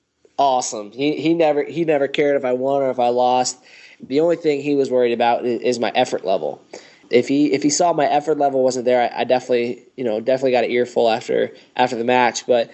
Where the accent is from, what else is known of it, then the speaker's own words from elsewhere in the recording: Lansing, New York, United States; Yeah, I grew up just outside of Cornell in a little town, Lansing, New York.